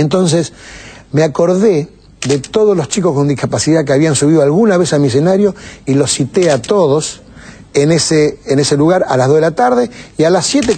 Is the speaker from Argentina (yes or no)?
yes; Cañada, Santa Fe, Argentina; venían a mi casa de Cañada, que sabían que yo estaba ahí en mi pueblo